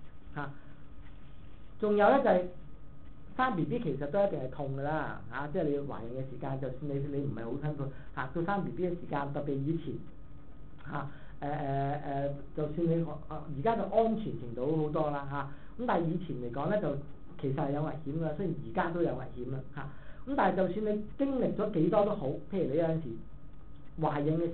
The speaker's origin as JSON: {"language": "Cantonese", "region": "Guangdong", "country": "China", "said": "我們廣東人呢很多時候有一句話呢就是很傳神的"}